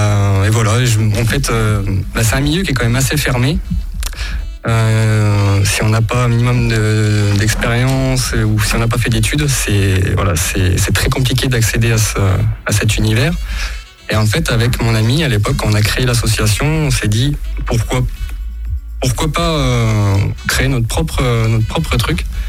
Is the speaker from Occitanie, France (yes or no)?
no; Nevers, Bourgogne-Franche-Comté, France; Alors moi, je suis de Nevers et j'ai suivi aucune étude dans ce domaine-là.